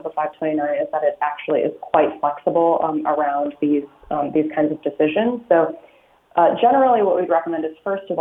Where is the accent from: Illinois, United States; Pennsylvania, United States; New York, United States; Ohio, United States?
Illinois, United States; now in California, United States; But I'm originally from Illinois, and Illinois does have that benefit.